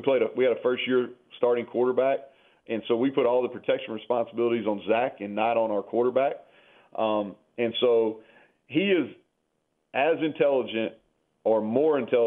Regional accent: Kentucky, United States; I'm from Kentucky, so I remember him really well.

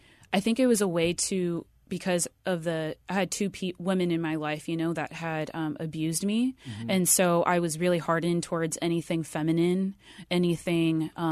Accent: Riverside, California, United States; So I grew up in Riverside.

